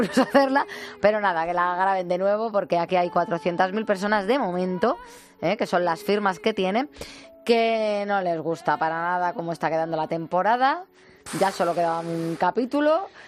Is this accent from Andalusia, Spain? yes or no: no; Region of Murcia, Spain; now in Munich, Germany; aquí en Múnich una temperatura de 10 grados fresquitos. Un saludo y viva mi tierra, que soy de Murcia.